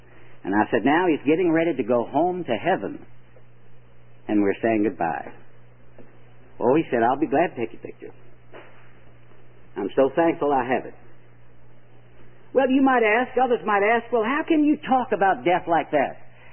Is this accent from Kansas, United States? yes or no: no; Richmond, Virginia, United States; Did I tell you Richmond is my hometown? Richmond, Virginia.